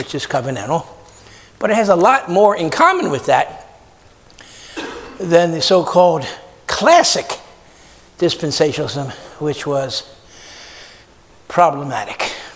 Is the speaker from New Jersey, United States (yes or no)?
yes; Pennsauken, New Jersey, United States; on River Road in Camden and then Pensauken, New Jersey, my hometown, many times.